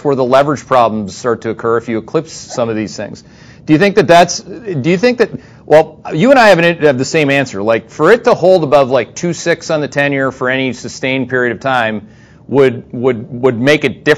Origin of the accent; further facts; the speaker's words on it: Canada; accent: Canadian; using my Canadian accent, if you do not mind.